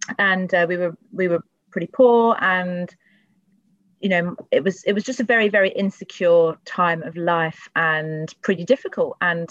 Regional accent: Tooting, London, United Kingdom; So I grew up in Tooting, which is the area that I represent, and have a Polish mum, a Pakistani dad

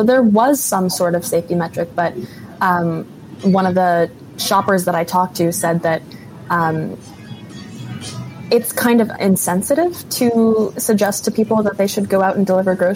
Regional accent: Massachusetts, United States; I grew up in Massachusetts, which is like right on the water. So we've gotten a lot of storms like that before.

